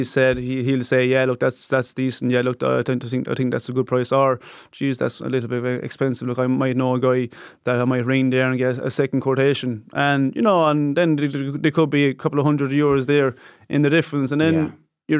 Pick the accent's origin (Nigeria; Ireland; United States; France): Ireland; Kilkenny, Leinster; with a gym in Kilkenny, my hometown